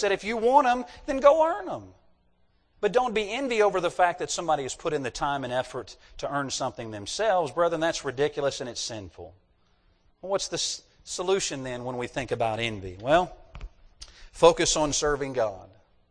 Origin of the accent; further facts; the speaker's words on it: the South, United States; I'm from the South. Fried okra is like vitamins in the South.